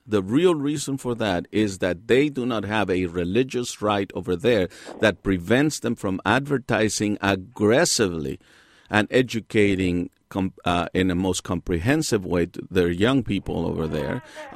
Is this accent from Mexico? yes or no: yes; Mexico; now in United States; I came into the United States in 1960. I'm originally from Mexico.